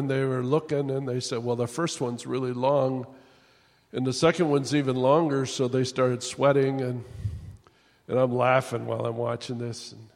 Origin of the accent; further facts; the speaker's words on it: Green Bay, Wisconsin, United States; even I was born and raised in Green Bay.